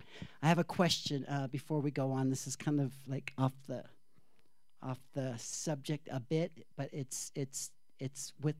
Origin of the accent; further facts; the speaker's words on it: Wichita, Kansas, United States; born there; In fact, I was born in Wichita, Kansas. It's not my home. I guess it's kind of my home.